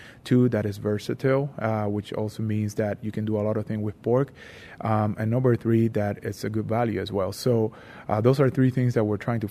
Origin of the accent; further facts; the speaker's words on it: Puerto Rico; I grew up in Puerto Rico